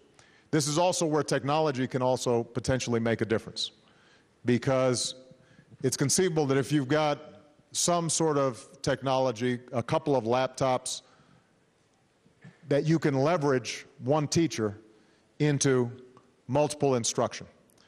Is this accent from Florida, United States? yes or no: no; Hawaii, United States; Some of you know I grew up in Hawaii, one of the most beautiful places on earth